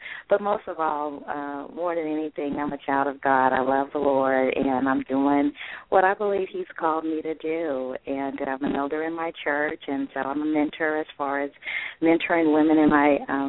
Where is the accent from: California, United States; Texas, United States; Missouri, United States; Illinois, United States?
California, United States; now in Florida, United States; Well, I am originally from California and got married a couple of years ago. So now I live in sunny Florida.